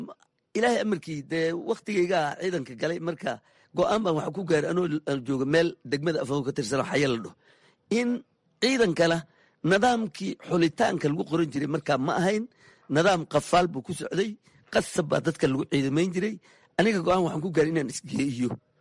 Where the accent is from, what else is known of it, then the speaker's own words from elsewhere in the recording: Jamaame, Lower Juba, Somalia; waxaan ku soo koray degmada Jamaa ma la dhaho, waan ku soo barbaaray miyigan ku dhashay, laakiin koritaankayga wuxuu ahaa degmada Jamaamo.